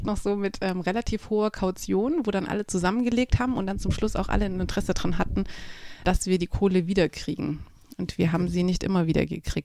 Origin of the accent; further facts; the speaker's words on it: Stuttgart, Baden-Württemberg, Germany; Ich bin tatsächlich ein Stuttgarter Kind, also Stuttgart ist meine Hood. In Stammheim, da wohnen meine Eltern auch immer noch und Stammheim ist so weit draußen, dass es sich schon wieder fast auf dem Land angefühlt hat, aber es gehört zu Stuttgart.